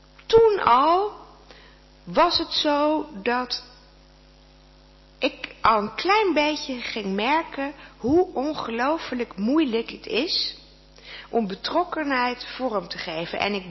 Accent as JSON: {"language": "Dutch", "country": "Netherlands", "said": "het is toch heel raar dat ik als Nederlander dan alleen omdat ik wel eens in het openbaar spreek iets zou zeggen over iets waar ik eigenlijk heel weinig van weet"}